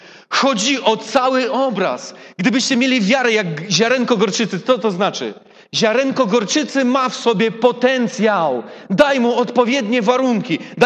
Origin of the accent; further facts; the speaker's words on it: Świdnik, Lublin Voivodeship, Poland; born there; tam gdzie się urodziłem, w Świdniku